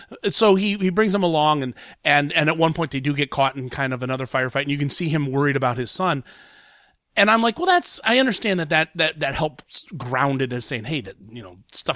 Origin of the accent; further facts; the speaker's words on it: Columbus, Ohio, United States; It actually is opening in my hometown of Columbus, Ohio, this weekend.